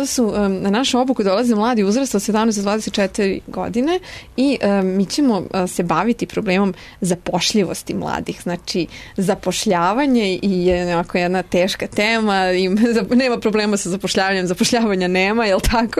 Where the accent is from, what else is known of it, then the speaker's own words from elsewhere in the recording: Bela Palanka, Southern and Eastern Serbia, Serbia; Moj tata je rodom iz Bele Palanke, tamo sam provela detinjstvo